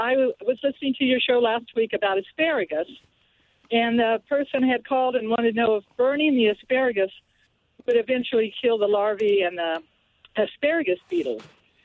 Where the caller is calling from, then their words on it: Morgantown, West Virginia, United States; I'm great. I'm calling from Morgantown, West Virginia.